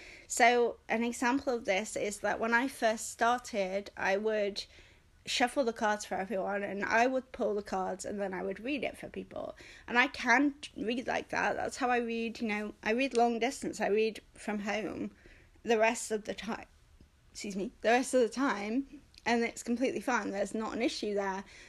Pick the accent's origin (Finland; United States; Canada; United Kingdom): United Kingdom; I mean, I'm British, you know, we get our feelings hurt so easily.